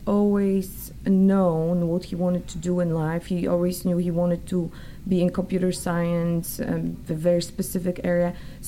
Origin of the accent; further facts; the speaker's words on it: Opole, Opole Voivodeship, Poland; we're very connected to the eastern part of Poland, Krakow, Rzeszów. But I grew up in Opole and Silesia in the German part of Poland.